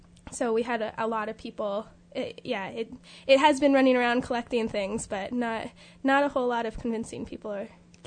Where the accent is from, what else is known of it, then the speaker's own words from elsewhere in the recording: New Mexico, United States; now in Sitka, United States; I'm originally from New Mexico, so it was kind of a shock coming to Sitka and experiencing water all around